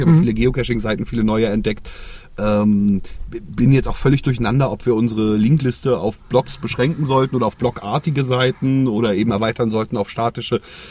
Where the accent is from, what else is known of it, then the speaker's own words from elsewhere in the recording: Schwerin, Mecklenburg-Vorpommern, Germany; so in Schwerin, wir haben ja keine Uni, ne?